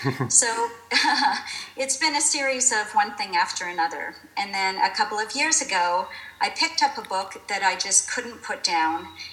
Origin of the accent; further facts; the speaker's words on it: Toronto, Ontario, Canada; now in Las Vegas, United States; originally I am from Toronto, Canada, but I do currently live in Las Vegas with my husband of 21 years, our dog, and our 15-year-old daughter.